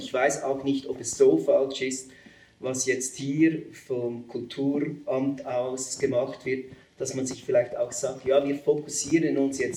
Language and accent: German; Uri, Switzerland; Ich bin natürlich Partei, ich bin Urner.